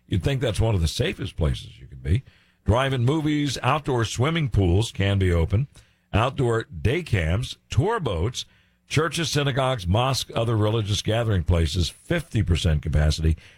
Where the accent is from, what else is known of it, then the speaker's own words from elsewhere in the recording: Silver Spring, Maryland, United States; also born or lived in Washington, D.C.; as a Boy Scout growing up in the Maryland suburbs, I was born in Washington, D.C., but grew up in Silver Spring, Maryland.